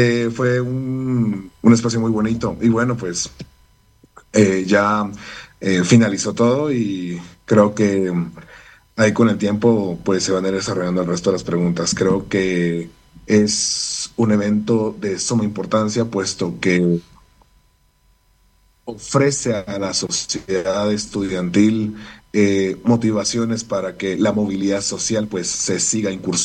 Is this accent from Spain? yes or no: no; Guatemala; now in Argentina; soy de Guatemala, tengo 26 años recién cumplidos, de hecho cumplí los 26, precisamente aterrizando en el aeropuerto de Ezeiza.